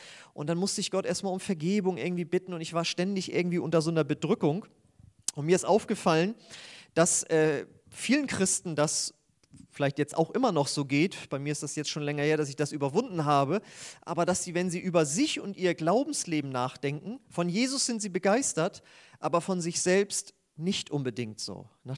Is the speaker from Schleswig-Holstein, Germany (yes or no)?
yes; Husum, Schleswig-Holstein, Germany; Und ich komme ja eigentlich aus Husum an der Nordsee, Nordfriesland. Da bin ich das ja eigentlich auch gewöhnt.